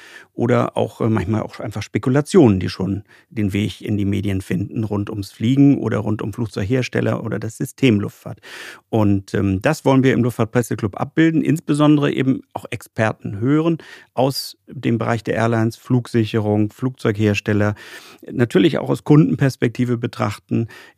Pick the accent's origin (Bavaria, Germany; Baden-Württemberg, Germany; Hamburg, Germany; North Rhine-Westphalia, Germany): Hamburg, Germany; Also ich bin Hamburger Jung